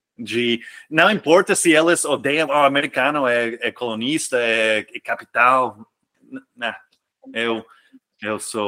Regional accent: Mexico; Portuguese is a second language; Mas eu sou mexicano também.

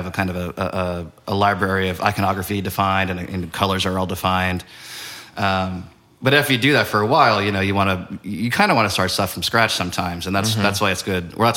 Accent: Philadelphia, Pennsylvania, United States; I grew up in Philadelphia

